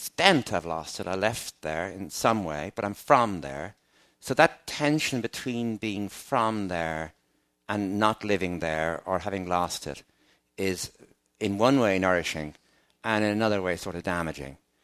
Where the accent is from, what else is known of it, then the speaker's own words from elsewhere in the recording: Enniscorthy, Leinster, Ireland; I'm from Enniscorthy, in County Wexford. Three of my grandparents were born in the town. There are only 6,000 of us.